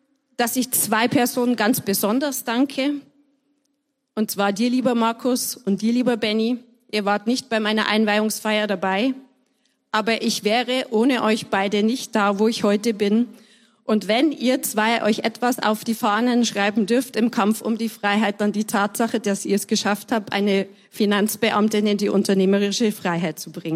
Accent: Bavaria, Germany; Ich bin dann in Bayern aufgewachsen und zur Schule gegangen

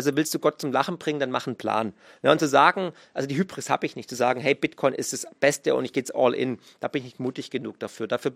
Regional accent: Baden-Württemberg, Germany; weil ich bin Schwabe

